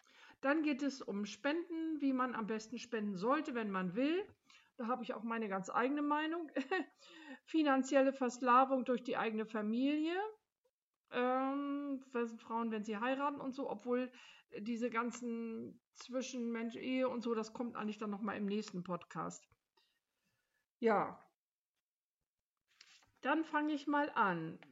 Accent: Germany; aber egal, wir sind ja auch Deutsche und die haben auch eine andere Einstellung.

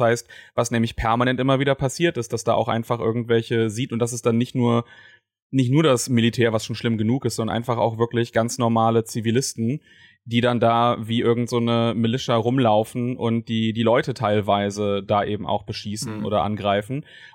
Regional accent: Germany; also vor allem auch bei uns in Deutschland, ne, mit unserer tollen Staatsräson

